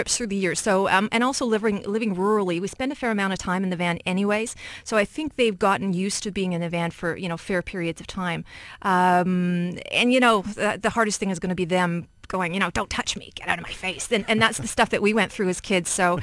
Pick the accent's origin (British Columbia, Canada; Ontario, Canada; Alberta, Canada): British Columbia, Canada; Vancouver; So I'm from Vancouver, and I haven't been out for 4 years, which is amazing amount of time.